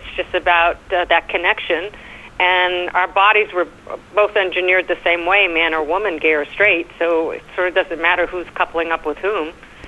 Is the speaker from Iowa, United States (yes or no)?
no; New York, United States; accent: New York; You love my accent, my New York accent, my